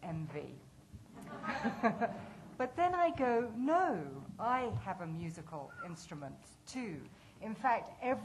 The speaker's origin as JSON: {"language": "English", "region": "England", "country": "United Kingdom", "tie": "born or raised there", "said": "So as you may have gathered, I grew up in England."}